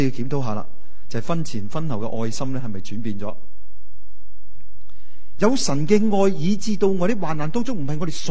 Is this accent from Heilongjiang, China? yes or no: no; Guangdong, China; accent: Cantonese; 这个翻译呢即是我们广东话讲的好人啊。